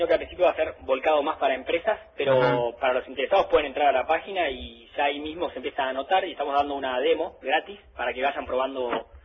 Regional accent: Saladillo, Buenos Aires Province, Argentina; Somos de Saladillo, nos criamos ahí, una ciudad rural en la provincia de Buenos Aires.

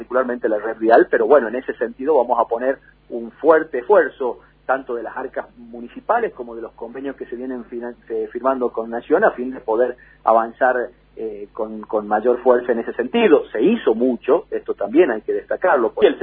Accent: Jujuy, Argentina; Nosotros somos jujeños, es más, a mí me ha tocado la suerte de pertenecer a una familia que hace más de 150 años vive a la margen del río Civicivi

